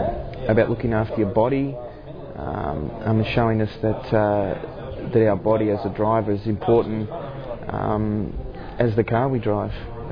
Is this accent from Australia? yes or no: yes; Victoria, Australia; And I'm from Victoria